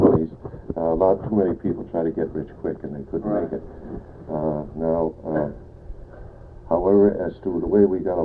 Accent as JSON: {"language": "English", "town": "Boston", "region": "Massachusetts", "country": "United States", "tie": "born or raised there", "said": "I was born in Boston, Massachusetts on October 31st, 1912. I was brought up in the city of Boston for a few years until we moved out to the suburbs in 1925"}